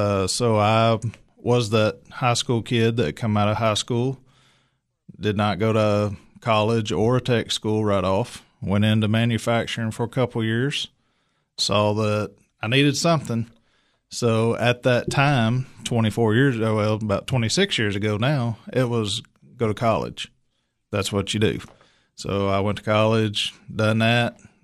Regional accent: Lebanon, Tennessee, United States; I'm from Lebanon.

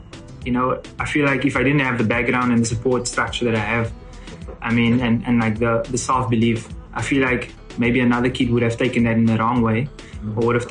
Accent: Cape Town, Western Cape, South Africa; While I was still in Johannesburg, because I'm from Cape Town

